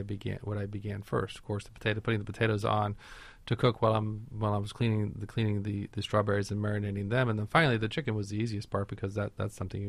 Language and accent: English; California, United States; I come from Northern California.